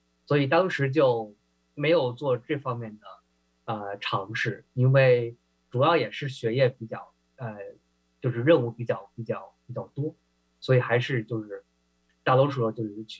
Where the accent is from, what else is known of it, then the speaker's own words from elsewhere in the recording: Seattle, Washington, United States; 我成长于西雅图嘛，所以对这一片土地、这一片社区还是有很大的、很浓郁的情感的。